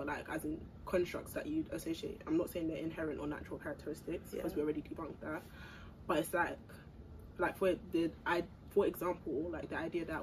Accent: Nigeria; I'm a Nigerian babe.

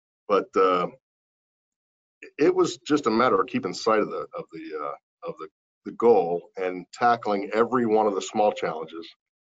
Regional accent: York, Pennsylvania, United States; I accompanied my mother to a foot doctor's appointment and in York, Pennsylvania, my hometown.

